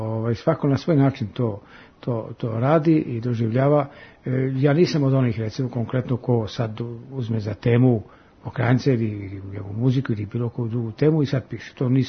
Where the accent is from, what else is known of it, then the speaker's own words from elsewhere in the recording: Negotin, Bor District, Serbia; ja sam iz Negotina